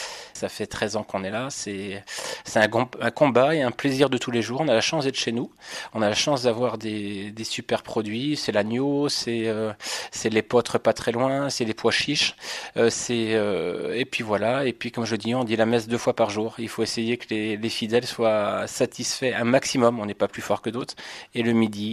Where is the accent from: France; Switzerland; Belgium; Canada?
France; Brittany; moved away; Bah, faut être chauvin, même si je suis breton, ça fait 20 ans que je suis dans les environs.